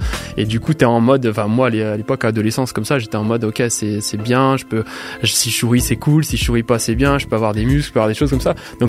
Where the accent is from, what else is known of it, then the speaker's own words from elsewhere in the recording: Saint-Étienne, Auvergne-Rhône-Alpes, France; je viens pas du tout de Paris, etc. Je suis vraiment j'ai été dans la Saint-Étienne, en fait, de la banlieue de Saint-Étienne